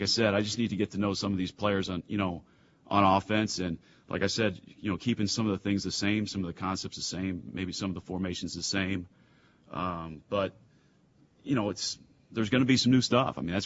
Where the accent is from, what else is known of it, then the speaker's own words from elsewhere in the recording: Ohio, United States; born there; Because I was born in Northeast Ohio, and that's something I've continued to, carry my whole life.